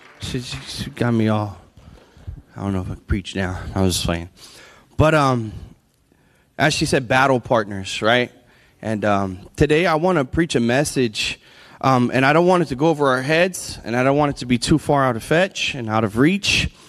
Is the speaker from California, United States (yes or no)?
yes; California, United States; I find myself today in Milwaukee. I'm from Northern California, so I feel at home.